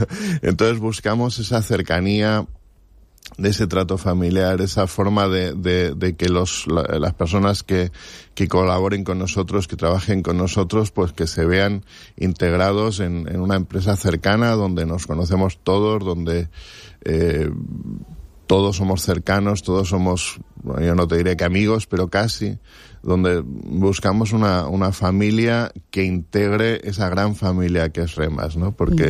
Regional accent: Zaragoza, Aragon, Spain; now in Benidorm, Spain; fue un salto tremendo de mi Aragón natal, de mi Zaragoza, que era mi ciudad. Pues bueno, por las circunstancias de la vida vinimos aquí. Mi mujer tenía hace años aquí un apartamento y decidimos trasladarnos de Zaragoza aquí

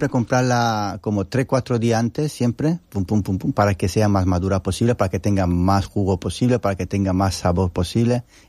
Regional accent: Italy; Spanish is a second language; Porque nosotros somos italianos, ¿no?

